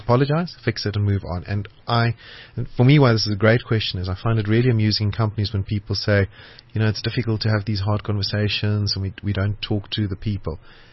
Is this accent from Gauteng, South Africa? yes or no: yes; Johannesburg, Gauteng, South Africa; So I grew up in Joburg. I'm a proud South African. I've got a tattoo of Africa. I've got a tattoo of Joburg skyline.